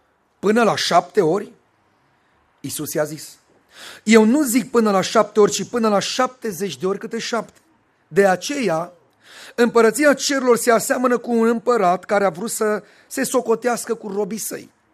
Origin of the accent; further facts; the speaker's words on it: Bucharest, Romania; also born or lived in Bucovina; Eu deloc sunt din București și am crescut într-un anumit fel în biserica mea. M-am mutat misionar undeva în Bucovina, în nordul Bucovina, graniță cu Ucraina